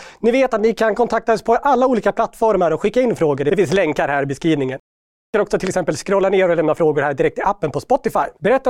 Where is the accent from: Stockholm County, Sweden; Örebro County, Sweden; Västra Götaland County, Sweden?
Örebro County, Sweden; Lindesberg; Lindesberg.